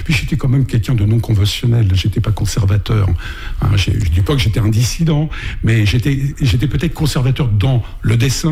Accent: Paris, Île-de-France, France; born there; je suis né à Paris dans le 18e

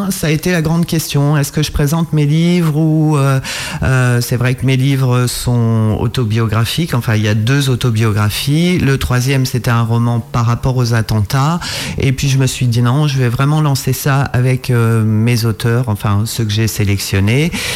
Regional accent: Fontenay-le-Comte, Pays de la Loire, France; born there; also born or lived in Île-Dieu / Île-de-France; Alors oui, j'ai vécu à l'Île-Dieu, je suis vendéenne, je suis née en Vendée, à Fontenay-le-Comte, et voilà, j'ai voyagé entre la Vendée et la région parisienne. Mais là, ça fait plus de 20 ans que je suis posée et que je ne bouge plus de Vendée.

